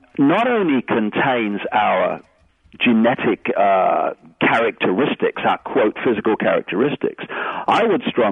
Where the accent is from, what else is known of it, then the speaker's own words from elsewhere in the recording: Leicester, East Midlands, United Kingdom; compared with … from Leicester, and this is my body, and this is what I look like, and this is who I am, you know.